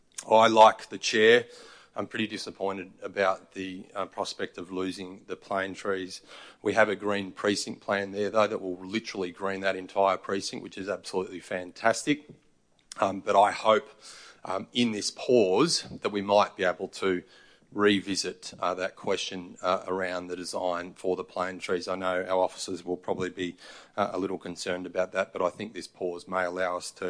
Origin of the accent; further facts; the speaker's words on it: Mildura, Victoria, Australia; I come from Mildura, and I want to see more regional produce showcased at our market.